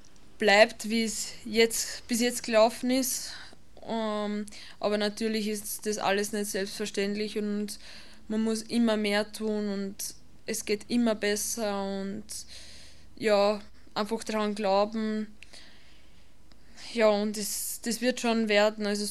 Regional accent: Lower Austria, Austria; wie schon gesagt. Ich bin aus Österreich, eine gebürtige Niederösterreicherin, aber spiele in Oberösterreich, genauer gesagt in Linz Fußball

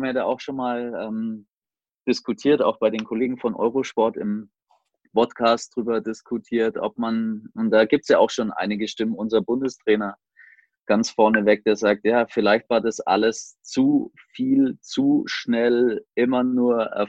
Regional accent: Bavaria, Germany; now in Erlangen, Germany

